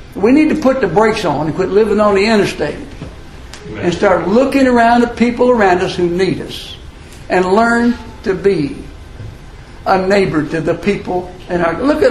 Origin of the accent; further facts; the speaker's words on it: Louisville, Kentucky, United States; I grew up in Louisville, Kentucky, and I've been prejudiced my whole life.